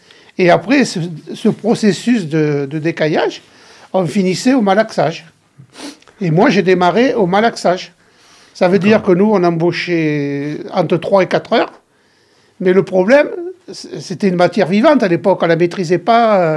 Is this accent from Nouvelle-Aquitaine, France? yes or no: yes; Saint-Léon-sur-l'Isle, Nouvelle-Aquitaine, France; born there; Bon, mais moi je suis né à Saint-Léon-sur-l'Île et donc j'ai connu ma femme sur Chanterac, qui habitait à Chanterac, et donc je me suis marié à Chanterac, j'ai bâti à Chanterac et je finirai ma vie à Chanterac.